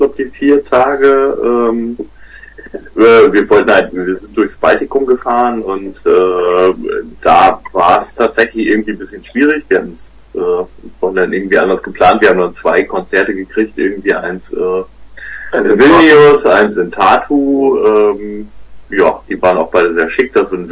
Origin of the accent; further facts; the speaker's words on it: West Germany, Germany; Also ich als Wessi kenne mich ja im Osten nicht so aus.